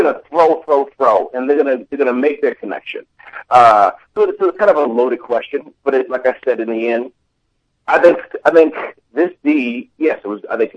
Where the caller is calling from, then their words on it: Tallahassee, Florida, United States; also born or lived in Georgia, United States; I moved from Georgia. Now I'm in Florida, in the outskirts of nowhere land again.